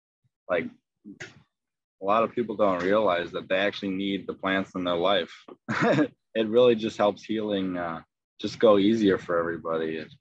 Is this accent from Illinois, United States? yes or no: yes; Palatine, Illinois, United States; a nicer community than where I grew up in Palatine.